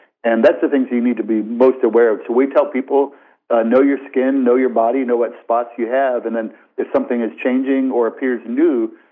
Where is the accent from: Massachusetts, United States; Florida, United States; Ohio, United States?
Florida, United States; As a child, I didn't practice sun safety. I grew up in Florida.